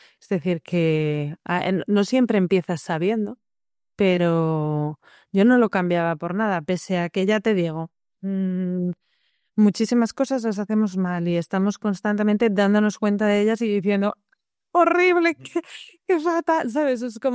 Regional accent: Madrid, Community of Madrid, Spain; yo soy de Madrid

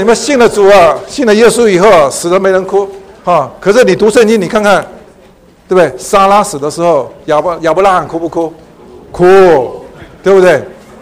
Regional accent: China; 这个是我们中国人的、啊、一个非常好的一个传统哈

